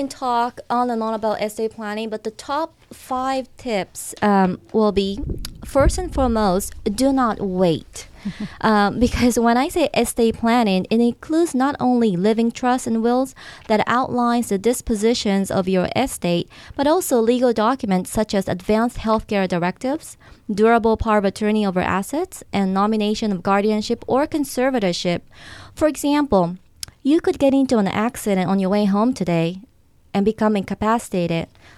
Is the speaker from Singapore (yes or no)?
yes; Singapore; accent: Singlish; Well, because I grew up in Singapore, English is the primary language, but we call it Singlish with strong accent.